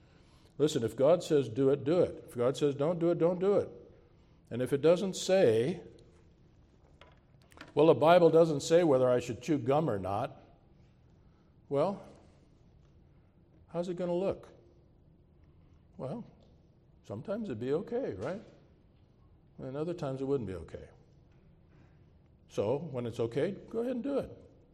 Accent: Minnesota, United States; When I was a little boy, growing up in Minnesota, we get a lot of snow and cold.

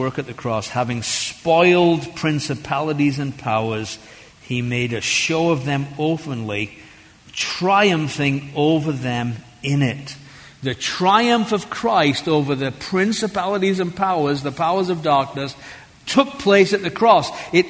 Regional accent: England, United Kingdom; I was raised in England, so what can you do?

